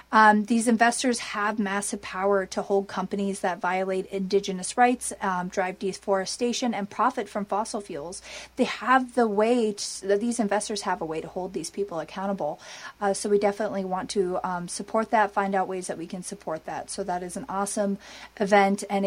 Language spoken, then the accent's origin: English; Red Lake, Minnesota, United States; I am from the Red Lake Nation in northern Minnesota.